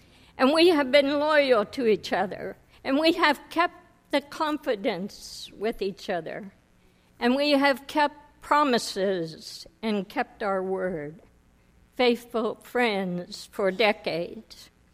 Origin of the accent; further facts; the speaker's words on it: Jamestown, Pennsylvania, United States; We grew up as neighbors in Jamestown, PA.